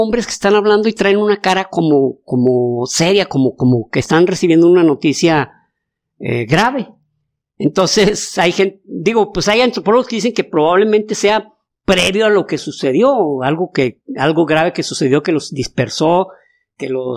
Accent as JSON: {"language": "Spanish", "country": "Mexico", "said": "Los mexicanos somos la mezcla entre españoles y mexicas, entre españoles y tecuejes, españoles y mayas"}